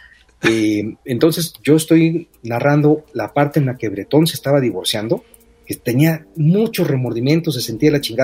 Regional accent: Tampico, Tamaulipas, Mexico; porque habla de mi tierra, de Tampico, Tamaulipas. Exacto. De cosas que pasaron cuando yo era niño

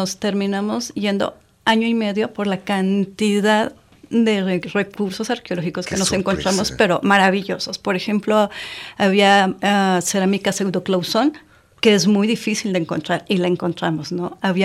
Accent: Zacatecas, Mexico; moved away as an adult; now in Jalisco, Mexico; Y todo comenzó justamente porque yo soy de Zacatecas.

